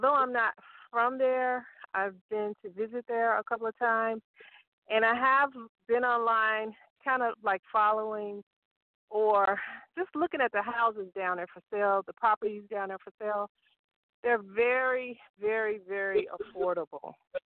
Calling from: St. Louis, Missouri, United States; I'm calling from St. Louis.

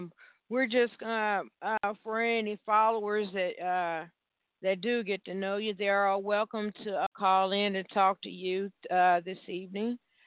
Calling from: Evansville, Indiana, United States; I'm calling from Evansville, Indiana, my hometown.

